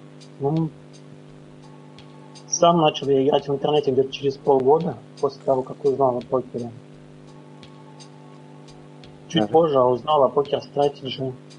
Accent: Saratov, Saratov Oblast, Russia; Ну, я сам из Саратова.

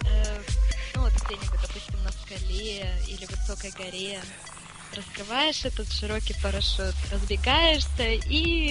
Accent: Russia; first language Russian; Но русский, конечно, больше всего мне нравится. Это мой родной язык, и я очень горжусь, что я русская.

